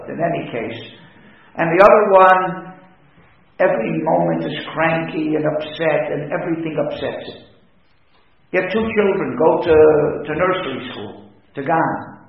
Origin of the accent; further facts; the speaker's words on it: United States; As an American, I say we're going to little league practice, baseball practice, with baseball bats in our hands.